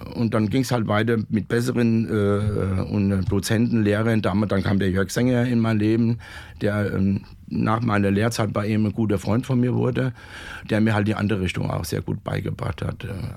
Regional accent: Roggenberg, Germany; Da gab es früher in Roggenberg, wo ich herkomme, mein Geburtsort, gab es einen Posaunenchor.

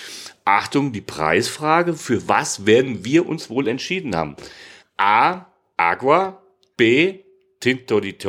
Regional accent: Hesse, Germany; Naja, ich bin halt Hesse.

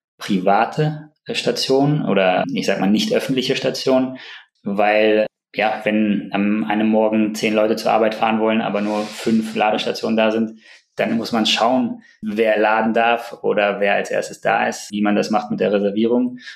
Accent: Hanover, Lower Saxony, Germany; Ich komme aus Hannover

